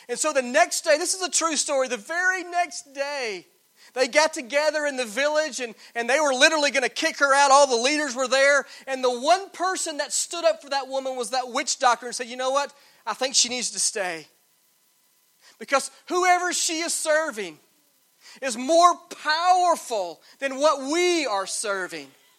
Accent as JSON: {"language": "English", "town": "Atlanta", "region": "Georgia", "country": "United States", "tie": "born or raised there", "said": "And I remember us going to downtown Atlanta. I grew up in Atlanta."}